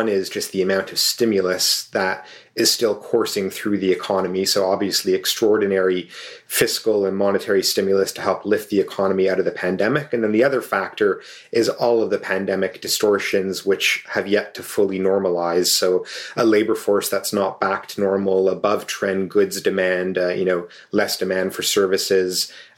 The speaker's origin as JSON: {"language": "English", "town": "Ottawa", "region": "Ontario", "country": "Canada", "tie": "born or raised there", "said": "the big trucker protests back in my hometown of Ottawa"}